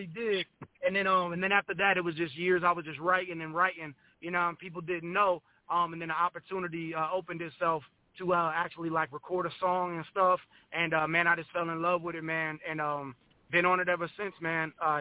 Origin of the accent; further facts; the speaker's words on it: Ohio, United States; now in Atlanta, United States; Now, I'm from Ohio. And I moved down to Atlanta, Georgia about 2 years ago